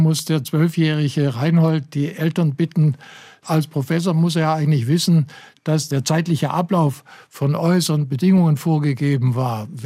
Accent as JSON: {"language": "German", "region": "Saxony", "country": "Germany", "said": "Also ich komme aus dem Vogtland, das liegt relativ dicht am Fichtelgebirge."}